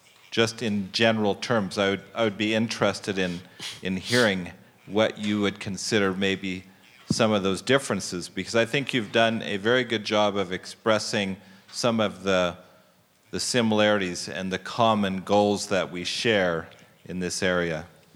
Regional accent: United States; from the United States.

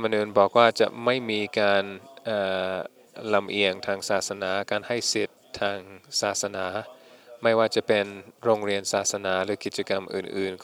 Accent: Japan; Thai is a second language; ผมเป็นคนญี่ปุ่น

